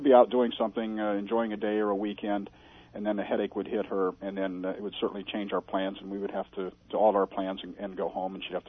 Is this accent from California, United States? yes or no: yes; Irvine, California, United States; Okay, I'm from Irvine, California, and I'm a pilot